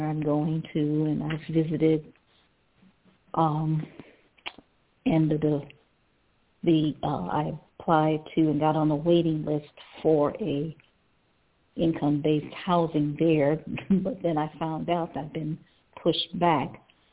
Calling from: Cleveland, Ohio, United States; Calling from Cleveland, Ohio.

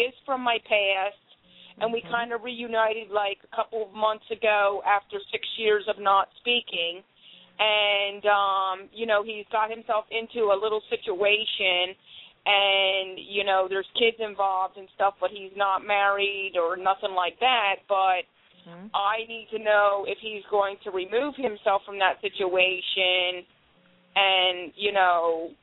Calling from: Pittsburgh, Pennsylvania, United States; Pittsburgh, PA.

